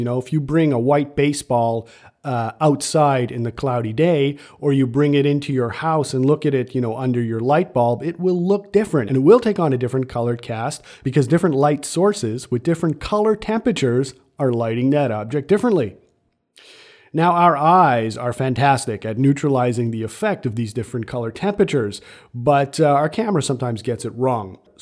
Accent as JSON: {"language": "English", "country": "Canada", "said": "I'm Canadian, so I don't have much to do with American politics"}